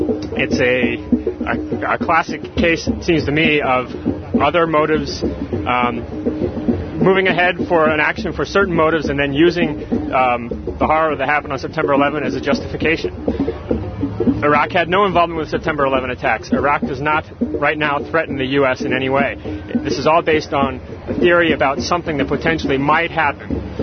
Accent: United States; Well, it makes me feel very nervous, both as an American and just as a human being.

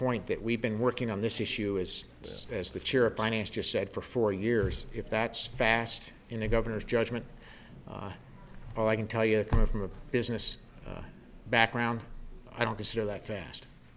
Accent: Vermont, United States; You know, I'm from Windham County.

